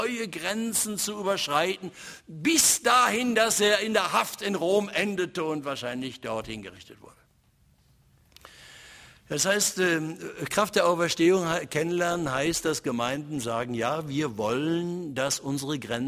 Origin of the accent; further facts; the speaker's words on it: North Rhine-Westphalia, Germany; Ich komme aus dem Ruhrgebiet.